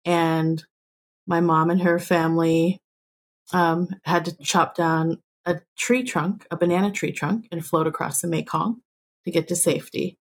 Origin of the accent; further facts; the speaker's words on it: Seattle, Washington, United States; born there; Well, I was born in Seattle, Washington. And my parents actually didn't meet until they were both in Seattle.